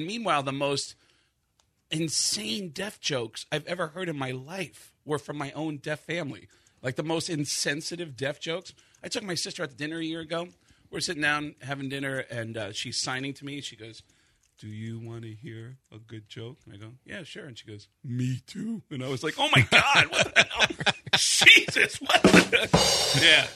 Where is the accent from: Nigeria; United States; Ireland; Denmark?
United States; Bronx, New York; And I grew up in the Bronx, and I never got an accent.